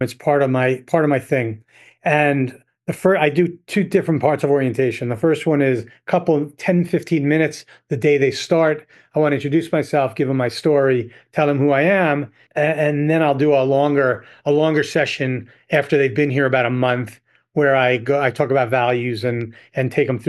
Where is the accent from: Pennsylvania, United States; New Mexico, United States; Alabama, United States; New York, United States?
New York, United States; also born or lived in Midwest; I'm born and raised in New York, in the New York area. I went to school in the Midwest.